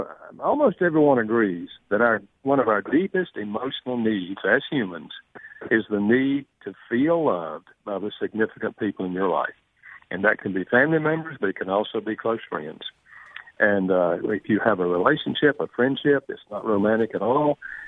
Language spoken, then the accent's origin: English; North Carolina, United States; North Carolina.